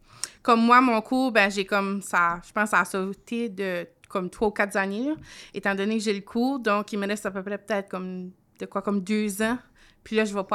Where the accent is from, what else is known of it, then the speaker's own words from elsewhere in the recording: Haut-Madawaska, New Brunswick, Canada; je viens du Haut-Madawaska … de par là-bas, j'ai été élevée par là.